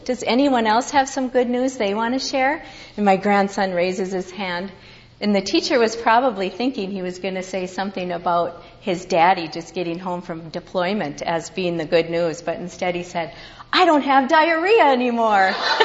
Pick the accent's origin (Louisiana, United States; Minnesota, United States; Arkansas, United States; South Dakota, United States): Minnesota, United States; because I'm from Minnesota, and you are this is Navasota.